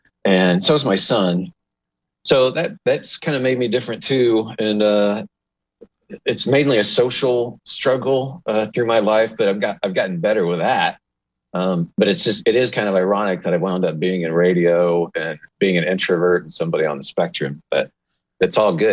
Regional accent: Illinois, United States; also born or lived in Indiana; Well, I'm from Illinois and Indiana, like little towns, moved around all over the place.

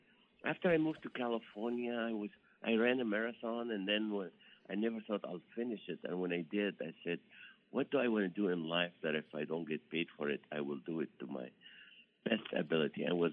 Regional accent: Kuwait; moved away as an adult; also born or lived in Nazareth, Israel; now in Toledo, United States; I was born in the Holy Land in Nazareth, Israel. And when we were 3 years old, I was 3 years old, we moved, the family moved to Kuwait. And I went to school in Kuwait

